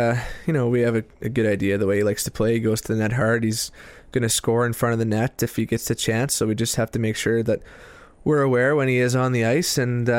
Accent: Edmonton, Alberta, Canada; growing up in Edmonton, I was a huge fan of the Oilers, and my favorite player was Doug Weight.

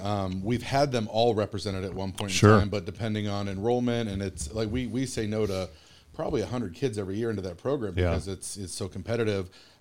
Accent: Ohio, United States; also born or lived in California / New York; I worked in California. I worked in New York. I grew up in Ohio, spent some time in Nantucket working there.

